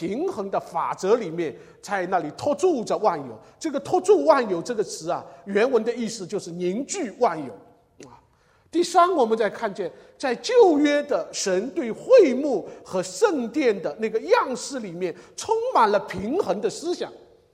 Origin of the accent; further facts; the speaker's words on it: China; 我们中国人的教会，从文革以后的教会，我们是扑着脑袋来牧会的。